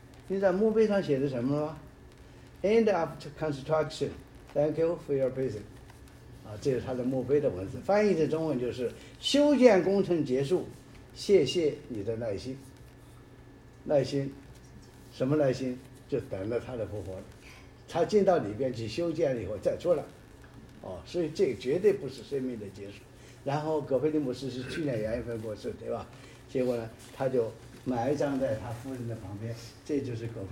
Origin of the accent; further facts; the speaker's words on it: China; 我们中国人很忌讳这个，